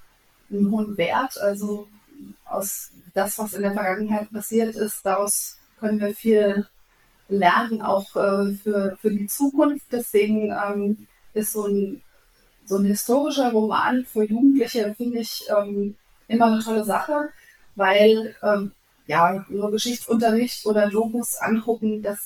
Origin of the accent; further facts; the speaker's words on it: Germany; Ich bin ja auch im Westen geboren und aufgewachsen.